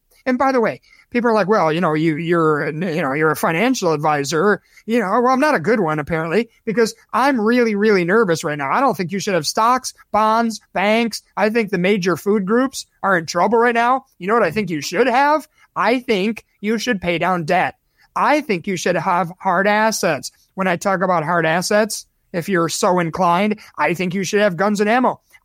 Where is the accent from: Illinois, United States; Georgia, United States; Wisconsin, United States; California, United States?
Illinois, United States; Chicago; I'm from Chicago.